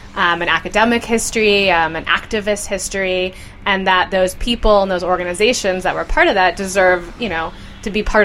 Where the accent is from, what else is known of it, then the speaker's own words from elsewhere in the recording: Washington, District of Columbia, United States; I'm from the Washington, D.C. area, and so I'm familiar with them.